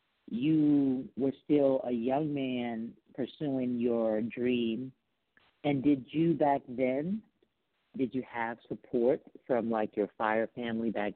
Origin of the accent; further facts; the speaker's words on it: Bronx, New York, United States; I'm from the Bronx. I'm from New York. I can relate to, you know, a lot of things you're talking about because New York is the birthplace of hip-hop.